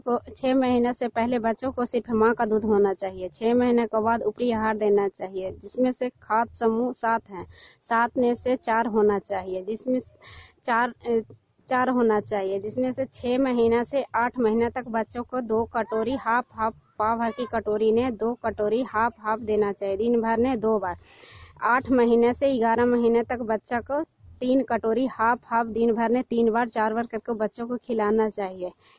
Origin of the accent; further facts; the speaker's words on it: Nishanpura, India; मैं निशनपुरा के रहने वाली हूँ